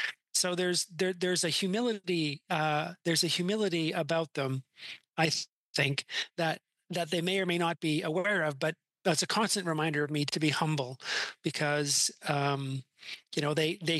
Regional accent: Canada; I grew up in Canada

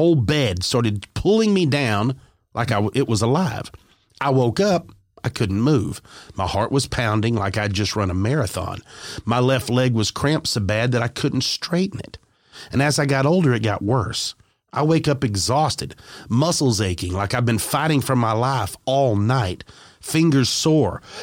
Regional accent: Bury, North West England, United Kingdom; I grew up in Bury in Greater Manchester, England.

